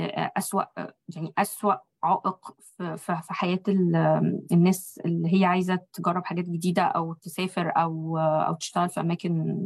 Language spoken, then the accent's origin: Arabic; Egypt; ودي حاجة فين أعتقد كويسة فينا كمصريين